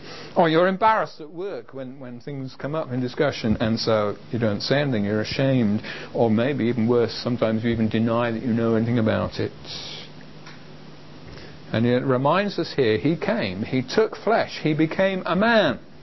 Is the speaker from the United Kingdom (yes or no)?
yes; England, United Kingdom; In the same way that being an Englishman and liking to watch the rugby, I can say, despite our preacher this morning being from the other side of the water, I am not ashamed to support England.